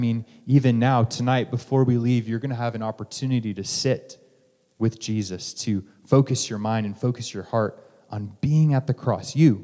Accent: Colorado, United States; And as I grew up in Colorado, there was a mountain range in my backyard. I saw the Rockies stretch out before me.

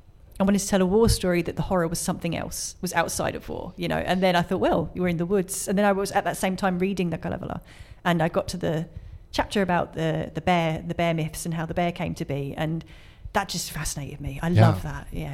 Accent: London, United Kingdom; I grew up in London, and, you know, in the city in London

